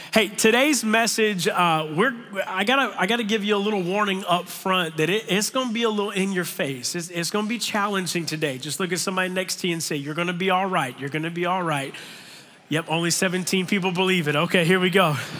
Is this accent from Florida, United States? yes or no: yes; Tampa, Florida, United States; Like, I'm from the Tampa Bay area.